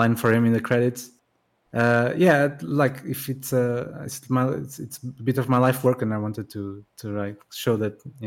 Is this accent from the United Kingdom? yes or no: no; Portugal; English is a second language; Like I'm from Portugal and they flew me in to the United States just to be in these two events